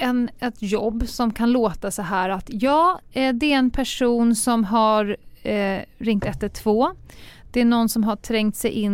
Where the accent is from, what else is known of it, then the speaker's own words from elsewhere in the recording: Stockholm, Stockholm County, Sweden; Det där är någonting man aldrig upplevt som stockholmare.